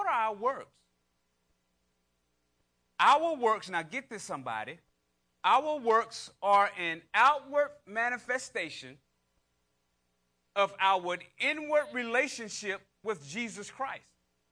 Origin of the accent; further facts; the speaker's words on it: North Carolina, United States; You know I'm from North Carolina. I don't say you all. I'm going to say y'all.